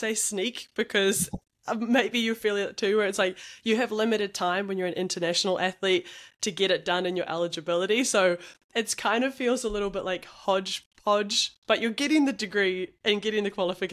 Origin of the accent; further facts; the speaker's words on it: Cambridge, Waikato, New Zealand; I'm from Cambridge, like Cambridge High Girl